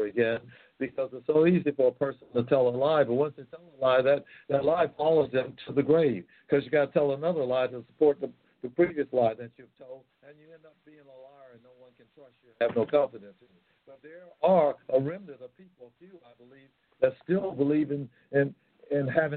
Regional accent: the South, United States; I grew up in the South, and during those days, men and women didn't have a lot of education, but their word was their bond.

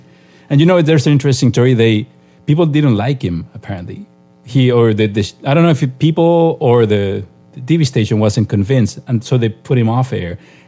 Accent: Chile; when I was a kid growing up in Chile

